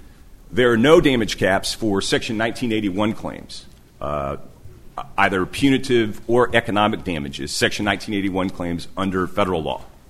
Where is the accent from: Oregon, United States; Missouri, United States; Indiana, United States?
Missouri, United States; I grew up in Southwest Missouri.